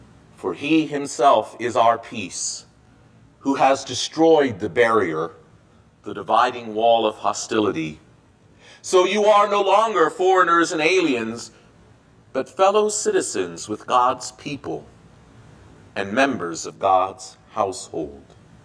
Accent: United States; my American passport. It's essential that I keep my passport with me so that I can get back into my home country.

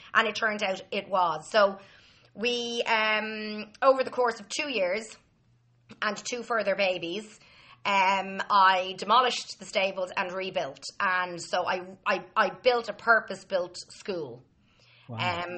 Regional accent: Dublin, Leinster, Ireland; I grew up in Dublin and went to school in Colosh-Debrie and Clondalkin, where I now teach

